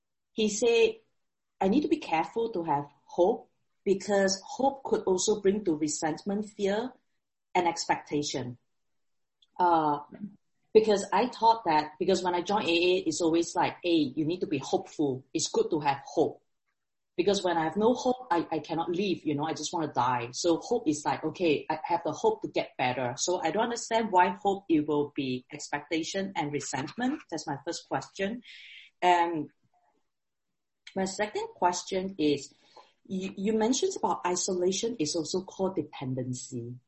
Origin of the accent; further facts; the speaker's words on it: Montreal, Quebec, Canada; I'm so glad I'm from Montreal, Canada.